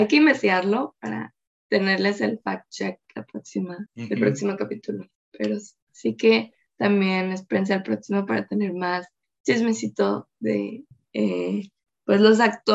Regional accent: Mexico; siento que nosotros como mexicanos

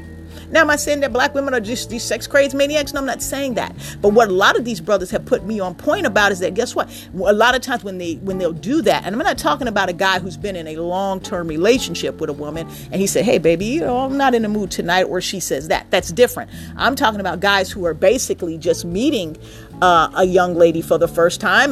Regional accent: Chicago, Illinois, United States; especially in my hometown, Chicago. Come on, Shot City.

